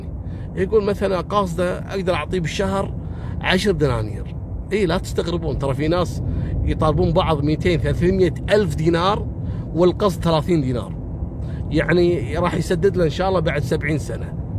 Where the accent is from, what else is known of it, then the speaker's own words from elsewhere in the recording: Kuwait; وخصوصا عندنا في الكويت.